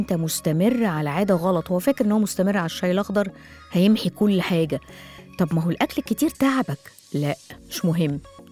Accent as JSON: {"language": "Arabic", "town": "Cairo", "region": "Cairo Governorate", "country": "Egypt", "said": "لما حصل الحريق اللي حصل عندنا في القاهرة"}